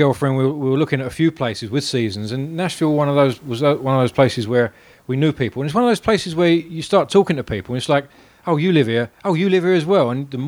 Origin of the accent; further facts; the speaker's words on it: England, United Kingdom; growing up in England